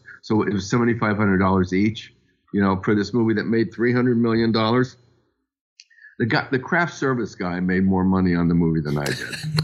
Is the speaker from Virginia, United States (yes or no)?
no; Studio City, California, United States; And I'm a guy from Studio City.